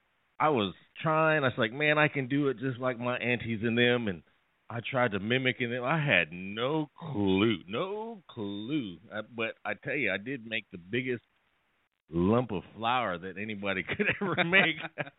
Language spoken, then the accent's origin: English; Southwest, United States; because I'm from the Southwest, like I say, and a lot of ours are from the Southwest areas and those areas.